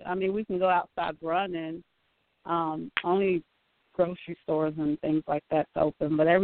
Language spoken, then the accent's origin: English; North Carolina, United States; North Carolina.